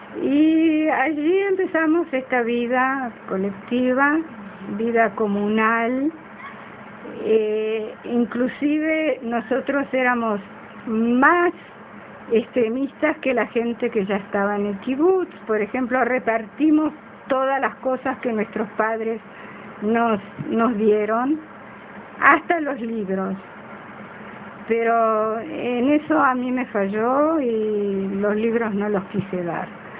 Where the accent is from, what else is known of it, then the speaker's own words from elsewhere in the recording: Uruguay; now in Israel; Yo vine de una sociedad de Uruguay en la que mi familia era una familia acomodada